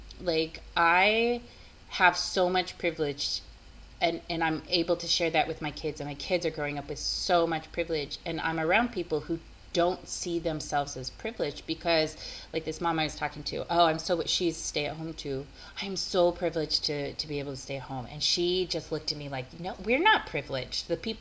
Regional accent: United States; first language English; I am an English, my first language is English. Like, I'm a United States citizen.

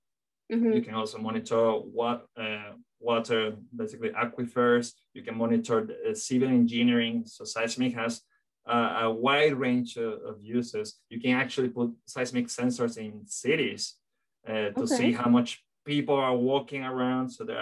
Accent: Venezuela; moved away as an adult; I'm Venezuelan. I come from South America. I went to basically a geoscience background, geoscience degree in Venezuela

